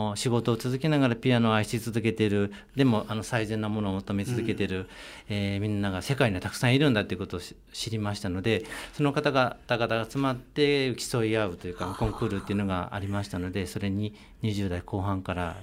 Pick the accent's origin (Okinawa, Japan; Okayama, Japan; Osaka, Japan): Okayama, Japan; Tsuyama; 2年前に、はい、ふるさとの津山で